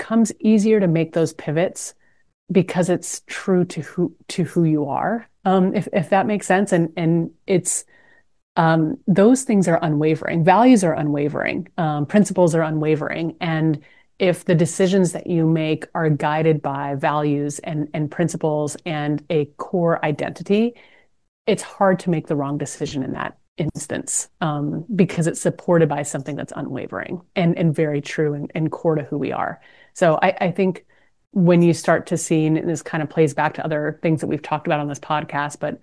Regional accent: Canada; Because we're Canadian, I'll use that analogy.

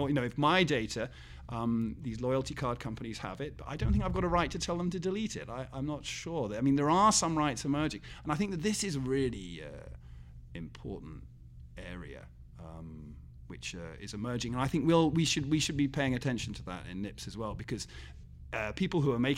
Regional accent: England, United Kingdom; as an Englishman, I view them as sort of Englishmen living in New England in the late 18th century

